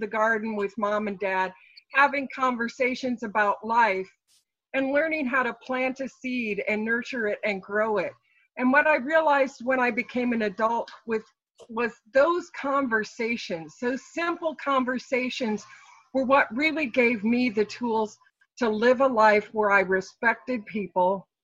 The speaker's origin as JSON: {"language": "English", "region": "Midwest", "country": "United States", "tie": "born or raised there", "said": "You know, I grew up in the Midwest, and my family was always one who had conversations around the dinner table."}